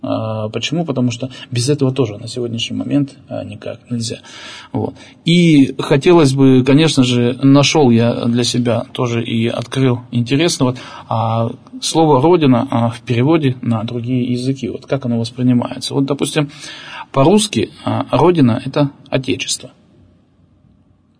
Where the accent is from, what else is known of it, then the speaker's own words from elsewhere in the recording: Chelyabinsk, Chelyabinsk Oblast, Russia; born there; now in Yekaterinburg, Russia; Вот я, допустим, родился в Челябинске. И как бы, и сколько бы я же не жил здесь в Екатеринбурге, хотя я являюсь уже жителем Екатеринбурга уже больше 20 лет